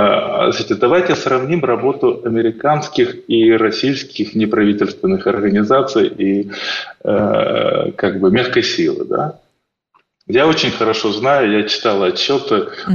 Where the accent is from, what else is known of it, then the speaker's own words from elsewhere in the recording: Dnipropetrovsk Oblast, Ukraine; я ведь не с Донецкой, не с Луганской, я из Днепропетровской.